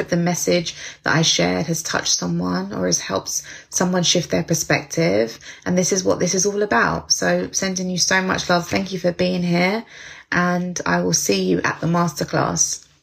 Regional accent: United Kingdom; British. I'm so British. British summertime.

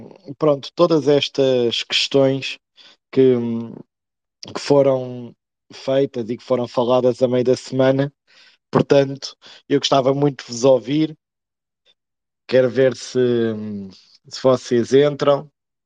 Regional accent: Portugal; Nós, enquanto portugueses

